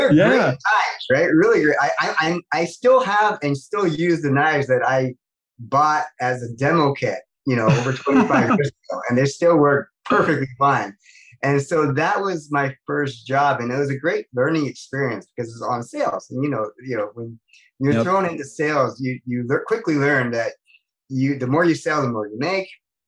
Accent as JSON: {"language": "English", "town": "Mississauga", "region": "Ontario", "country": "Canada", "tie": "born or raised there", "said": "So I was raised in Mississauga, which is a suburb of Toronto. Mm-hmm. I currently live in Newmarket, which is is also a suburb, but a little bit north of Toronto now."}